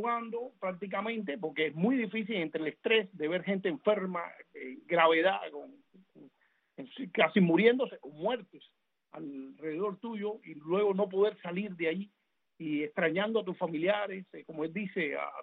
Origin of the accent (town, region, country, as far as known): Cuba